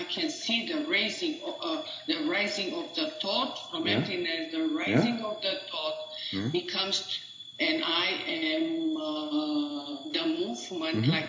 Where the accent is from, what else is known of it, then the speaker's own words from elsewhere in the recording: Romania; now in United States; I'm from Romania.